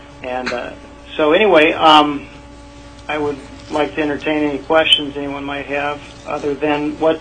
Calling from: Anchorage, Alaska, United States; I'm in Anchorage.

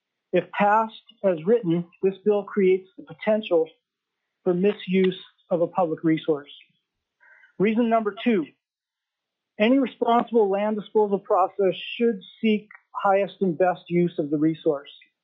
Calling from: Anchorage, Alaska, United States; I'm calling from Anchorage.

